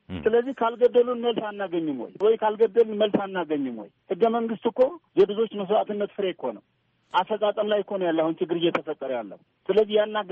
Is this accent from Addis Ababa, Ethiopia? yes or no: no; Humera, Tigray, Ethiopia; እኔ ሁመራ ነው ያደግኩት። ከትግራይ ልጆች ጋርም ከኤርትራውያንም ከሌሎች ብሔር ብሔረሰቦች ጋርም አብሬ አድጋለሁ።